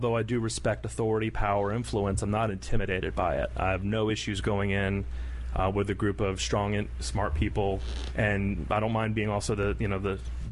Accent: Melbourne, Florida, United States; Grew up in Melbourne, Florida.

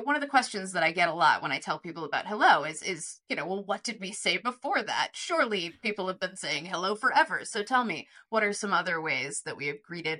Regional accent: the South, United States; I'm from the American South.

